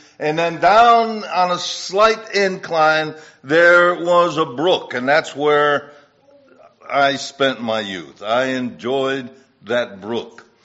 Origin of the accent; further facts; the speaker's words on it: Wolcott, Connecticut, United States; When I was a young boy, many years ago, growing up in Woolcott, Connecticut, we sort of lived in a little shack.